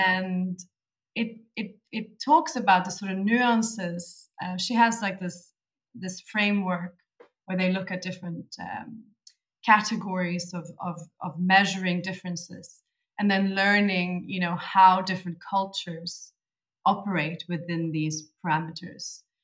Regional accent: Vigbyholm, Stockholm County, Sweden; English is a second language; I grew up in Vigbyholm, just outside Stockholm. So even if you zoom in to the four houses that were in a cluster where I lived

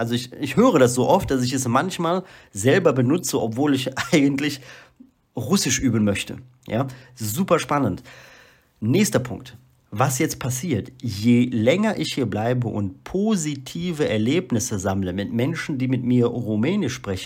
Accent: Belgium; German is a second language; now in Moldova; Ich interessiere mich sehr für mehrsprachige Länder, zum Beispiel wie die Schweiz, Belgien, wo ich aufgewachsen bin.

